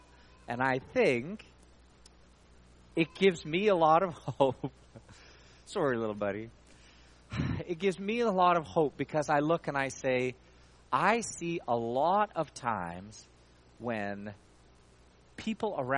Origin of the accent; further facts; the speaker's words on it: Stony Plain, Alberta, Canada; also born or lived in Calgary; So I grew up in Stony Plain. In 1988, my dad took a new job in Calgary, and so I moved to Calgary.